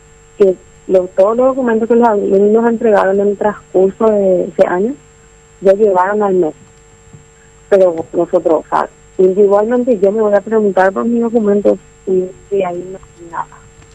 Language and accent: Spanish; Villeta, Central, Paraguay; No, de Villeta.